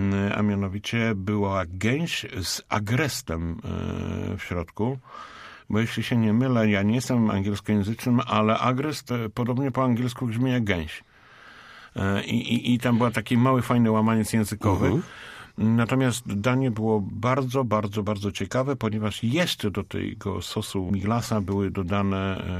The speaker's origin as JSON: {"language": "Polish", "town": "Poznań", "region": "Greater Poland Voivodeship", "country": "Poland", "said": "Ale my, poznaniacy, lubimy sosówę."}